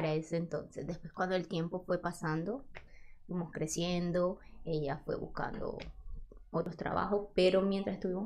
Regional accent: Ciudad Ojeda, Zulia, Venezuela; also born or lived in Cabimas; Soy venezolana. Nací en un pueblito muy chiquito del estado Zulia. Municipio Cabimas, pero me crié en Ciudad Ojeda. Y bueno, mis padres tienen muchos rasgos indígenas. Mi mamá es de piel morena y mi papá de piel blanca.

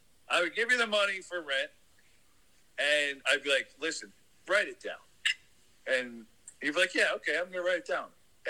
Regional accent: Michigan, United States; I was born and raised in Michigan for 25 years.

